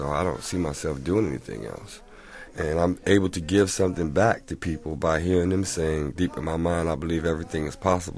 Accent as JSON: {"language": "English", "town": "Detroit", "region": "Michigan", "country": "United States", "tie": "born or raised there", "said": "Of course, growing up in Motown, you're hearing all the music of the artists that were on the radio."}